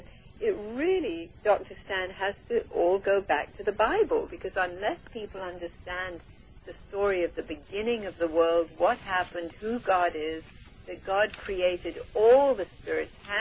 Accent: India; I feel so blessed that I was born and raised in India

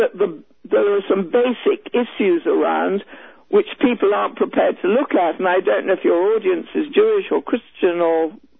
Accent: United Kingdom; accent: British; moved away; As you can hear from my accent, I'm a Brit originally.

